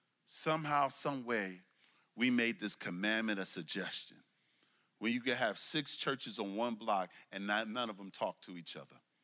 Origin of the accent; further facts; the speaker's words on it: Brooklyn, New York, United States; I'm from Brooklyn, New York. That's my hometown for my fellow New Yorker. That's my hometown, all right? Bed-Stuy